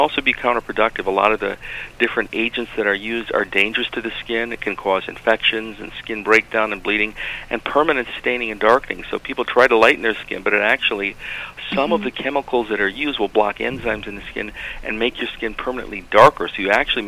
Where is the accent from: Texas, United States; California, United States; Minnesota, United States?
Minnesota, United States; Twin Cities; You know, I was born in the Twin Cities, and I grew up in the Twin Cities. I went to Highland Park Junior High School.